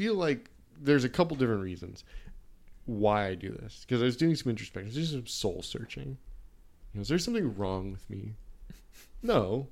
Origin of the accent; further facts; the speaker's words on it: United States; I guess if I was the government of Indonesia, but I mean, I'm just an American trying to help them out.